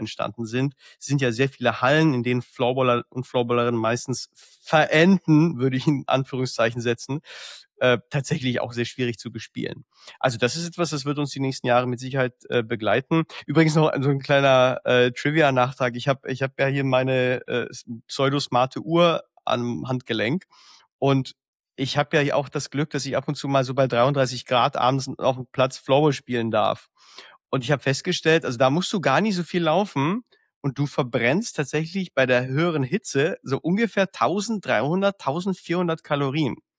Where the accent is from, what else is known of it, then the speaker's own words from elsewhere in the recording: Czechia; Also zum Beispiel Tschechien, wo ich herkomme, da gibt es keine Veranstaltung nach April.